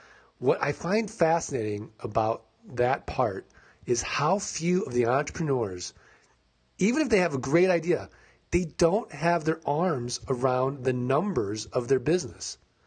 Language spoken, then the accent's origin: English; St. Louis, Missouri, United States; also born or lived in Kansas City; I lived in Kansas City, but I'm a Rams fan. I'm from St. Louis.